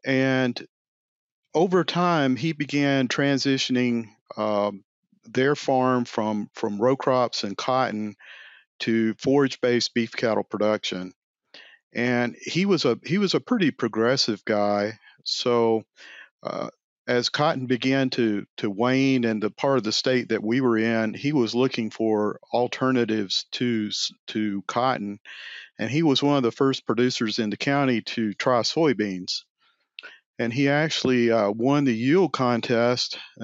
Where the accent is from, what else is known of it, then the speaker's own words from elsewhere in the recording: South Carolina, United States; So I grew up in South Carolina, and we had a pretty diversified farm.